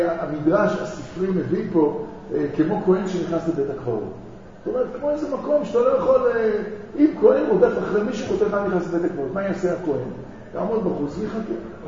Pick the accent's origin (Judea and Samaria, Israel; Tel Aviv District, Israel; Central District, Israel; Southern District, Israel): Tel Aviv District, Israel; Tel Aviv; אני לא מזלזל בתל אביב, אתם יודעים שגדלתי שם, אני דור שני לאנשי תל אביב, ואני אוהב את המקום הזה.